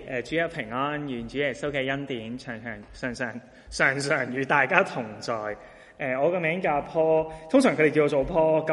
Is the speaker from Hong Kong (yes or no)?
yes; Hong Kong; now in Australia; 那我作为一个香港人呢，就在里面呢带领着一个国语的团契。